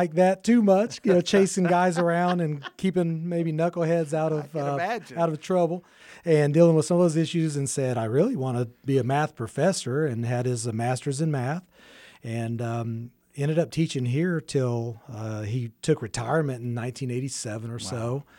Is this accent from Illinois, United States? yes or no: no; Lawton, Oklahoma, United States; Well, I grew up in Lawton. I grew up over there in the Eisenhower District, and my dad was a math professor here.